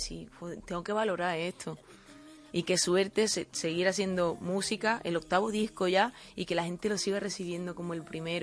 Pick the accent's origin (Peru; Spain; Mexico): Spain; Córdoba, Andalusia; also born or lived in Almería; Córdoba, Andalucía, también me siento almeriense, que también he estado 10 años viviendo allí.